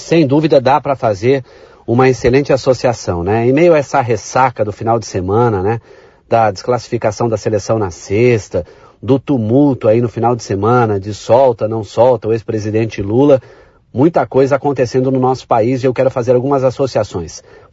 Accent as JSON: {"language": "Portuguese", "country": "Brazil", "said": "Veja, Luciana, nós, enquanto brasileiros, tínhamos uma seleção, um grupo, um time, ou seja, um grupo maior."}